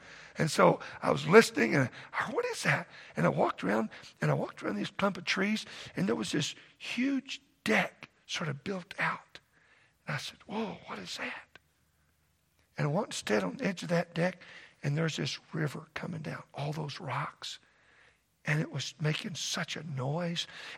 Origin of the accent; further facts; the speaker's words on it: Texas, United States; you know, I grew up in Texas and I came here and somebody said, you got to go to Great Falls.